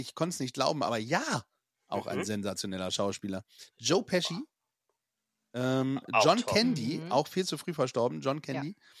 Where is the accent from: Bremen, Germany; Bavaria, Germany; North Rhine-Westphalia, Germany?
Bremen, Germany; Ja, also ein großartiger Bremer auch und aus meiner Heimat.